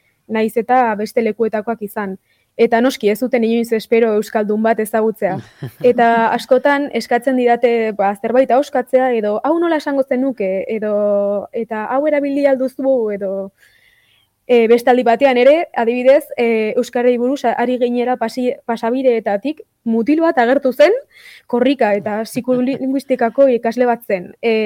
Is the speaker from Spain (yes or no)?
yes; Navarre, Spain; now in Netherlands; masterreko ikaslea naiz, orain 22 urte ditut, Nafarrokoa naiz, eta hori, ba, hizkuntzalaritzako ikaslea naiz.